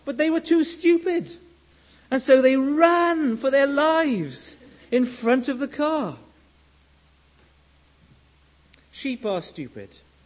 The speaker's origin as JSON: {"language": "English", "region": "Wales", "country": "United Kingdom", "said": "I come from Wales. We have a lot of sheep."}